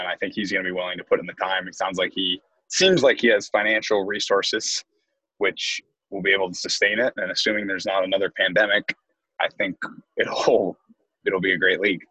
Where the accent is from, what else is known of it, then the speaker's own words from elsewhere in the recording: Los Angeles, California, United States; I'm from Los Angeles, so that was like a dream come true.